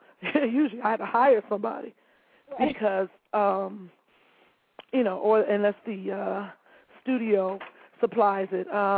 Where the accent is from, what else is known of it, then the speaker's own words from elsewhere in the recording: Cleveland, Ohio, United States; I'm from Cleveland, so I just roll out any kind of way.